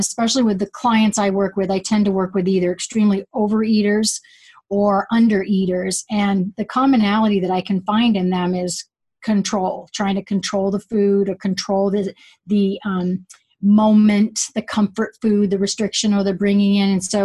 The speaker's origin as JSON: {"language": "English", "region": "New England", "country": "United States", "said": "I'm from New England, so we work really hard."}